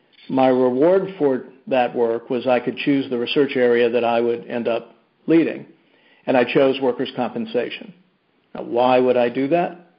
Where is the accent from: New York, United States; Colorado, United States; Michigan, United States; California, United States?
Michigan, United States; I grew up in the Detroit suburbs. My father had a community pharmacy, and from the time I was 12, I worked there every Saturday and every summer until I went to college.